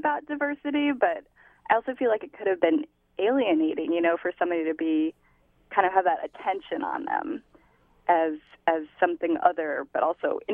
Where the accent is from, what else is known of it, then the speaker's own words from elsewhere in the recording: Sammamish, Washington, United States; I grew up in Sammamish, and whenever you would see somebody of color, it was always kind of like, oh, there's somebody of color.